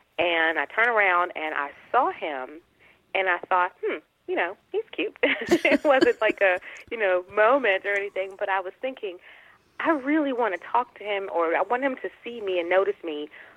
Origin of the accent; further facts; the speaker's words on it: Upper Marlboro, Maryland, United States; growing up in Upper Marlboro, I had no idea, and, you know, growing up with kind of a sheltered parenting